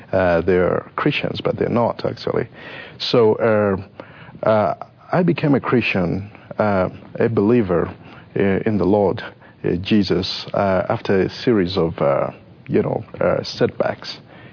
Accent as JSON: {"language": "English", "country": "Zambia", "said": "I come from Zambia, which is South Central Africa. And I grew up in a home that were just nominal Christians."}